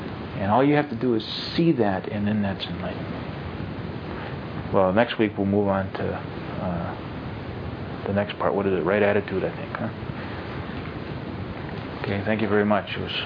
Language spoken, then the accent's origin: English; United States; born there; You know, I was born here in America. Later on, I decided, well, I was an American.